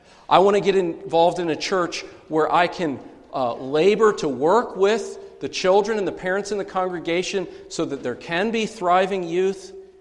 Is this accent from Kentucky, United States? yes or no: no; Pennsylvania, United States; especially into the central area of Pennsylvania, where I'm actually from the Susquehanna Valley.